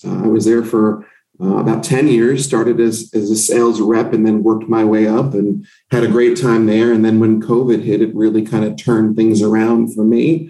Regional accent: New York City, New York, United States; So I grew up in New York City, and ever since I was 5 years old, I started entertaining.

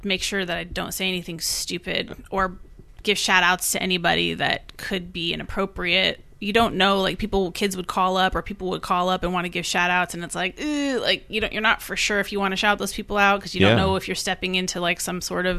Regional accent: Eugene, Oregon, United States; It's just small town, like similar to like where I grew up in Eugene.

